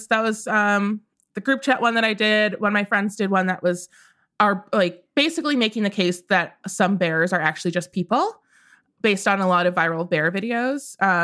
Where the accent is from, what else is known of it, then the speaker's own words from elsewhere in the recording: Midwest, United States; I grew up in the Midwest. And so I'm like, I can maybe hunt if we needed to.